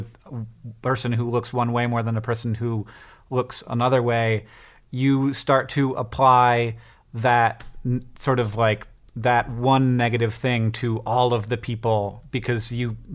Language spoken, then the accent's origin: English; Netherlands; English is a second language; I'm from the Netherlands.